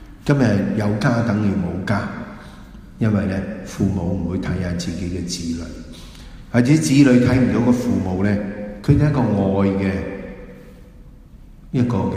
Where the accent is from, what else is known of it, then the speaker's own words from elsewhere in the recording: Hong Kong; 我想我们香港呢，很需要这样的。再不是呢，我是香港人